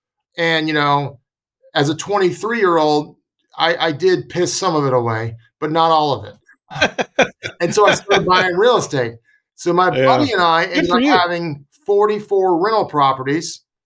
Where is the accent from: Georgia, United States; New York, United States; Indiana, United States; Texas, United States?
Georgia, United States; Atlanta; No, I grew up in Atlanta, Metro Atlanta.